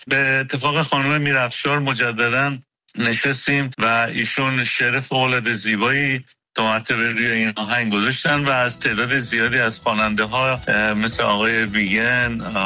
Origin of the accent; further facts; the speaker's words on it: Iran; moved away; اجباراً من از ایران خارج شدم، اومدم به دبی